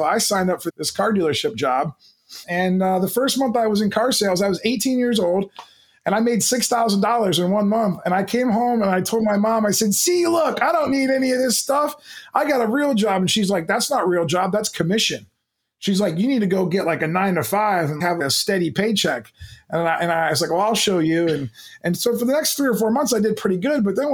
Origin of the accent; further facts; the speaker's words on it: Canton, Ohio, United States; I grew up in the Midwest in Canton, Ohio.